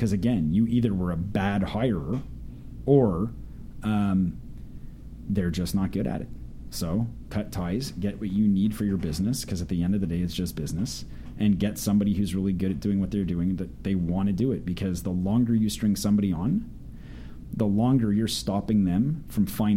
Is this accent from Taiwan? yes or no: no; Canada; I'm Canadian, like I said, so especially in the States